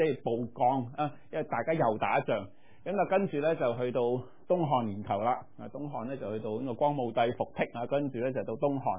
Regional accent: China; 我哋中國人有兩大美

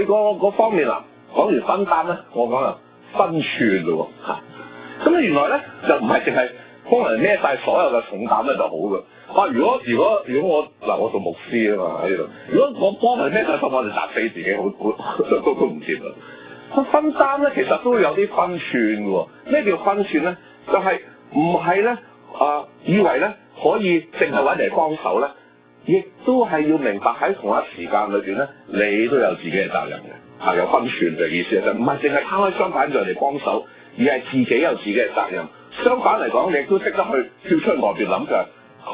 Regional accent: China; 我哋中國人咧嘅一個文化嘅盲點嚟，

